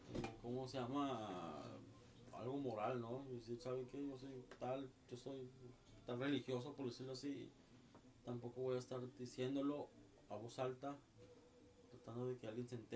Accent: Mexico; Somos muy mexicanos y la mayoría en ese aspecto no suelta dinero

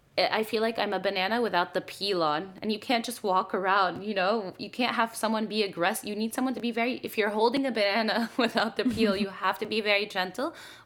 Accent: Egypt; obviously because I'm from Egypt.

